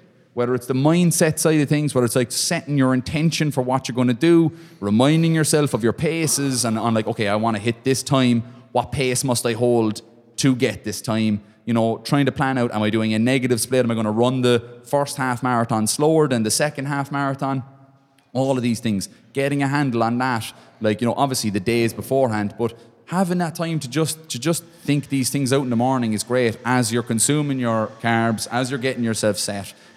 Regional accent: Ireland; let's say just picking potatoes because we're Irish, right?

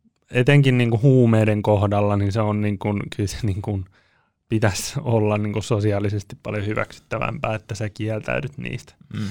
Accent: Sastamala, Pirkanmaa, Finland; now in Vantaa, Finland; itsehän olen Sastamalasta kotoisin, joka on vähän pienempi paikkakunta

